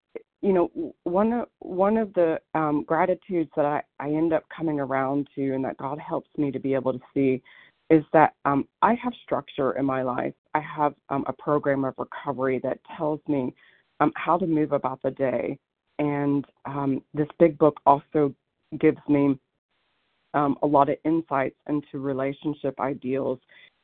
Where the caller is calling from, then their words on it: Corvallis, Oregon, United States; I'm calling from Corvallis, Oregon